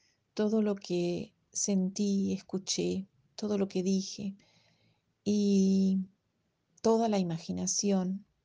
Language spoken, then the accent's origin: Spanish; Porto Alegre, Rio Grande do Sul, Brazil; Spanish is a second language; nací en Brasil y soy hija de uruguayos. Mi alma tiene dos orillas, las del lago Guaíba que bañan mi ciudad natal, Porto Alegre, y las del río de la Plata que bañan mis raíces en Montevideo.